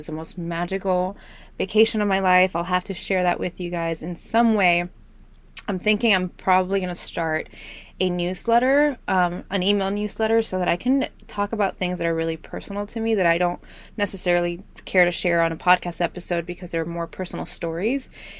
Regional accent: Miami, Florida, United States; But growing up in Miami, such a pretentious city, such a visual city, everyone's gorgeous, everyone's dressed to the T, everyone's beautiful.

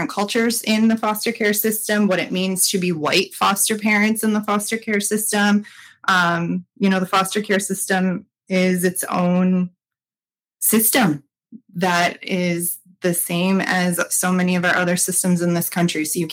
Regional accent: Detroit, Michigan, United States; I'm from Metro Detroit. We met in college, came back to Michigan.

